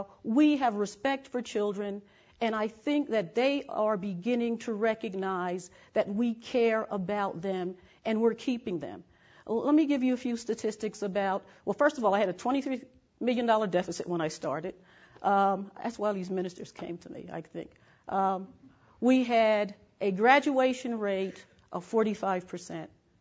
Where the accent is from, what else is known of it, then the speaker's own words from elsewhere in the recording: Newark, New Jersey, United States; I was born in Newark. I was raised in Newark, chose to teach only in Newark.